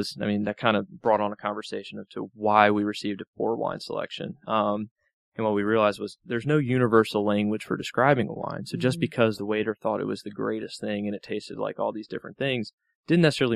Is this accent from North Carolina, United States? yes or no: yes; Wilmington, North Carolina, United States; also born or lived in Charlotte; I grew up in Wilmington.